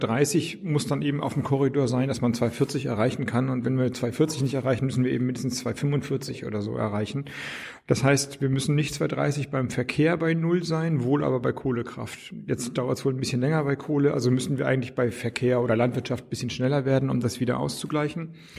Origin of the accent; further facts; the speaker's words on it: Schleswig-Holstein, Germany; now in Berlin, Germany; Also ich komme ja nun aus Schleswig-Holstein und brauchte in Berlin nicht noch Straßenzüge, die ruhiger sind als die Dörfer in Schleswig-Holstein.